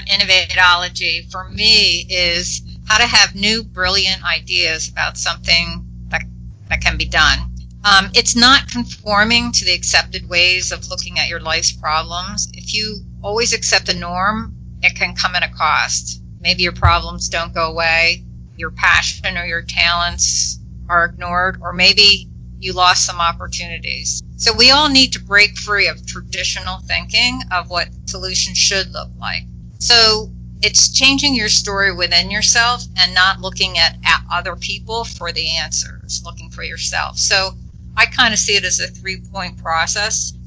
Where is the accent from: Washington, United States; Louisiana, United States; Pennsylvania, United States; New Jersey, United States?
Pennsylvania, United States; Philadelphia; I'm also from the Philadelphia area.